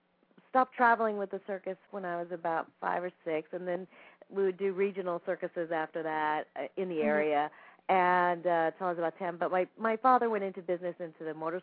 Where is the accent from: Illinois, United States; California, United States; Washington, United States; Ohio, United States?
California, United States; born and raised in California also.